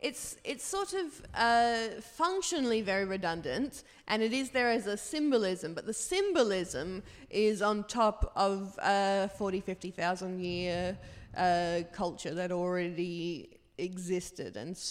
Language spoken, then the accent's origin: English; Australia; I'm from Australia.